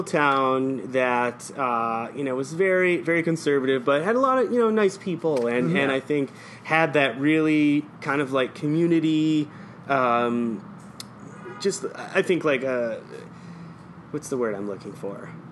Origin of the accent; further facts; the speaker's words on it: New York, United States; growing up in New York, I had Donald Trump jammed down my throat